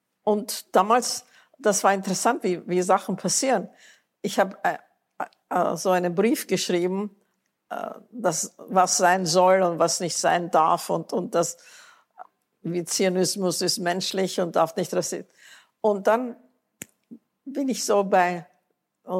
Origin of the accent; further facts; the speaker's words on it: United States; Ich bin Amerikanerin, nichts kann mir passieren.